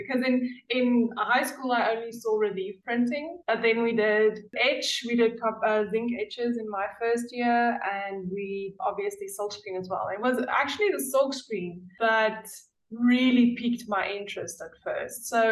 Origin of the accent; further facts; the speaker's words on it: Kimberley, Northern Cape, South Africa; I grew up in Kimberley in the Northern Cape, which is not very, but it's quite a small town